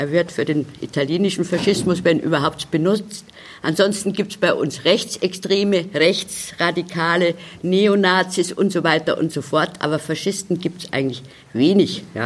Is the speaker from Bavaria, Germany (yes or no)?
yes; Munich, Bavaria, Germany; Ich komme aus München